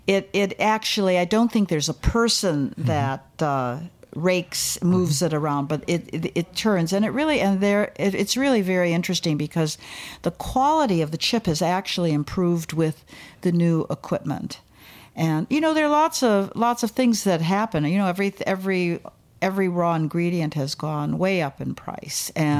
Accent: Wisconsin, United States; And I grew up in Wisconsin.

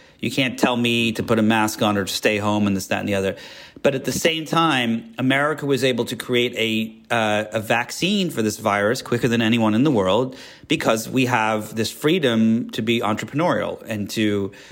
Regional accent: England, United Kingdom; growing up in England

